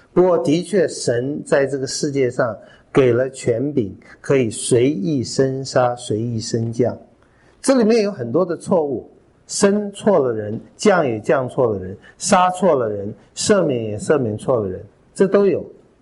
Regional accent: China; 我们中国人

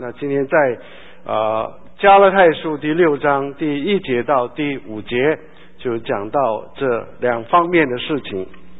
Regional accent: China; 特别是我们中国人常说我不靠自己靠谁

